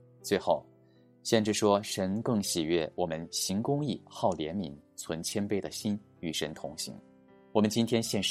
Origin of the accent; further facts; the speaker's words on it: Taiwan; moved away as an adult; also born or lived in Shanghai, China; 我出生在上海，不到一岁就到台湾去，除了祭拜一下祖先，家里没有什么信仰。